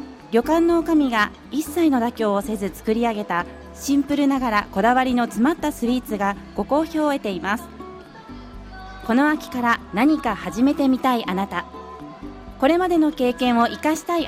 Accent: Hiroshima, Japan; いや海側じゃなくて私はどちらかというと山側なんですけど、ただあの広島県で育ったこともあるので

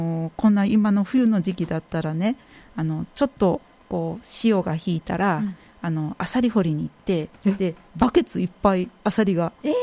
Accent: Maizuru, Kyoto, Japan; もともと私海のそばで育って、で実は保育園とか学校とか、船で通ってたんですね。

